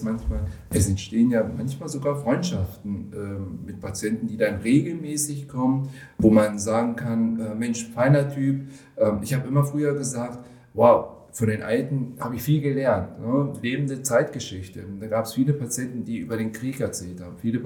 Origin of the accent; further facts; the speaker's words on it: Greece; Ich als Grieche